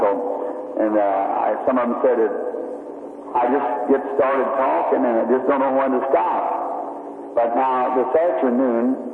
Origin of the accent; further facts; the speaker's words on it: United States; I say that with respect as an American.